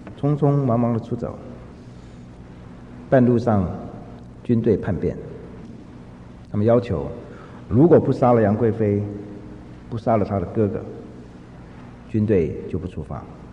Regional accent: China; 但是最后呢，我们中国人最怕就是晚节不保，一世英名付诸流水。

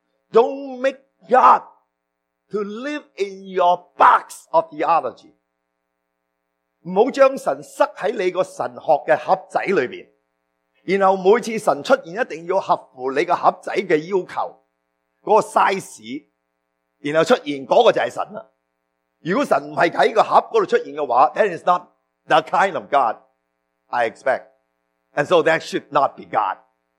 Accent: China; 我哋中国人有我哋一套嘅宗教包袱

